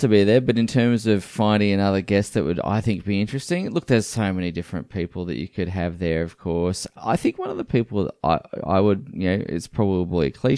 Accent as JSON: {"language": "English", "country": "Australia", "said": "as much as I hate to admit this being an Aussie"}